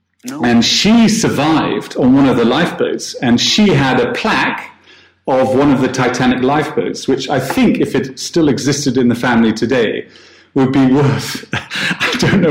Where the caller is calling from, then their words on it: Amsterdam, North Holland, Netherlands; I'm speaking from Amsterdam in the Netherlands.